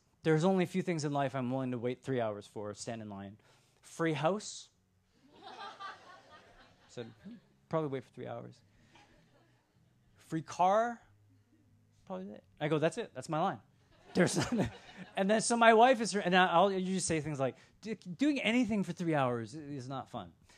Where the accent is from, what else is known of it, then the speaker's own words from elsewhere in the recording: Austin, Texas, United States; When I travel, and people hear I'm from Austin, they in the last couple of years, they ask about one restaurant.